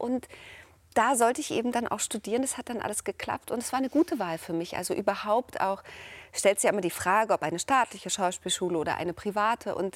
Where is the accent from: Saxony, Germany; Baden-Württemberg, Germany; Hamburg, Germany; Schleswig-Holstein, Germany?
Saxony, Germany; ich kam ja aus dem Erzgebirge und ich habe ja gedacht, wirklich, ich spreche Hochdeutsch.